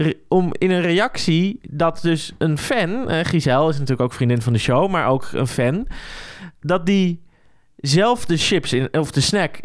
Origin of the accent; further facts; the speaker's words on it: Amsterdam, North Holland, Netherlands; Als Amsterdammer vind ik dat heel fijn.